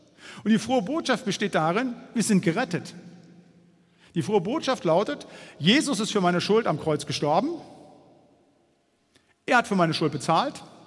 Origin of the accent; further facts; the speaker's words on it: Bremen, Germany; Noch banaler, ich komme ja aus Bremen